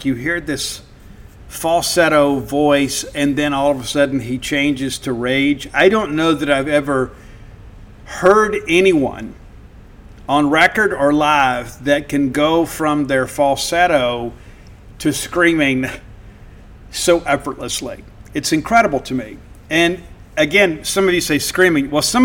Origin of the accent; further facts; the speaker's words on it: Mississippi, United States; but I am from South Mississippi, and we do not tolerate disrespect.